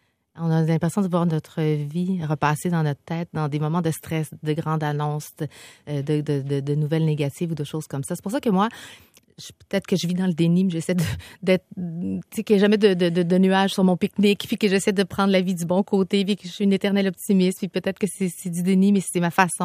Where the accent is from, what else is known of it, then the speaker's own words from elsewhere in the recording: Quebec, Canada; Les Québécoises, on est capable d'en mener de front.